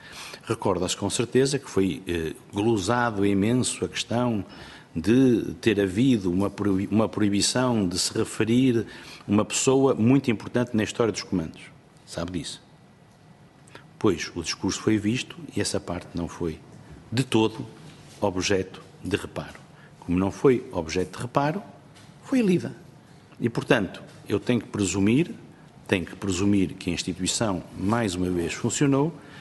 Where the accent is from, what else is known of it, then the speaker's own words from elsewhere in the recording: Portugal; E, portanto, digo como português